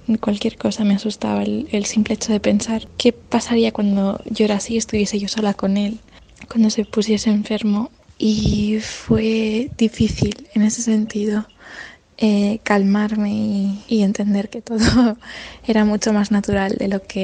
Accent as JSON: {"language": "Spanish", "town": "Santiago de Compostela", "region": "Galicia", "country": "Spain", "said": "soy de Santiago de Compostela"}